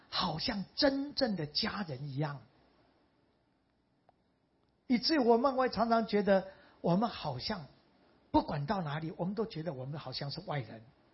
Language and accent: Chinese; Mingjian, Nantou County, Taiwan; born there; 我是生在南投的民间乡，我妈妈应该是龙潭人。但是后啊，因为我外祖父是客家的牧师传道人